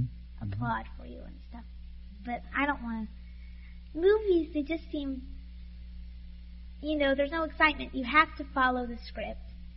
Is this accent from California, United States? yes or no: no; Houston, Texas, United States; No, I'm from Houston.